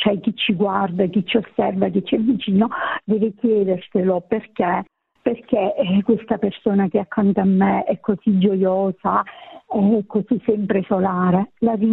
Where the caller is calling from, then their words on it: Basilicata, Italy; siamo dalla Basilicata.